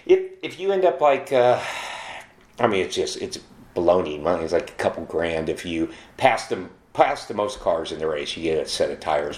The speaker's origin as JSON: {"language": "English", "town": "Indianapolis", "region": "Indiana", "country": "United States", "tie": "born or raised there", "said": "Well, it's not fair because I grew up in Indianapolis, right?"}